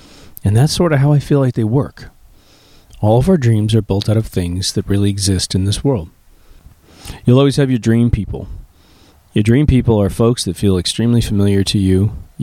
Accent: Kansas, United States; I'm from Kansas, and so I've had hundreds of dreams where I'm looking at the Kansas plains in the middle of the night

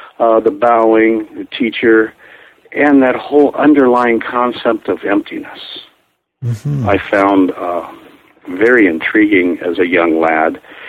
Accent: Xenia, Ohio, United States; I grew up in Xenia, Ohio, you know, in the middle of the country.

